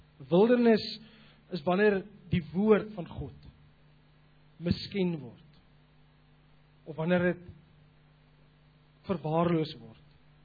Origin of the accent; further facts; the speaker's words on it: Namibia; Ek het in Namibië groot geword en ek onthou, ons het in die suide gebly en my familie het bietjie meer noord gebly.